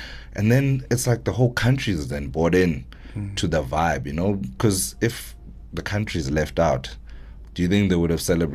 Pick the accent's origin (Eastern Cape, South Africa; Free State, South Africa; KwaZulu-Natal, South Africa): Eastern Cape, South Africa; East London; bigger than my neighborhood, Southernwood, where I grew up in East London.